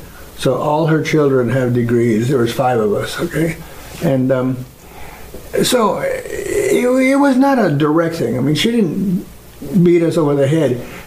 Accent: United States; I grew up as Mexican American, born in the United States, and I didn't go to special schools or have special things.

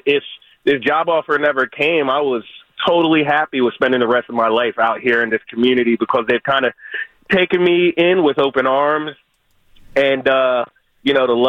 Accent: East Coast, United States; now in California, United States; I moved out here, obviously, growing up on the East Coast

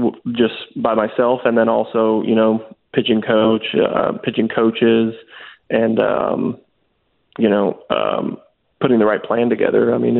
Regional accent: California, United States; I'm from Southern California, and we're in the state capital, but I've never been here before.

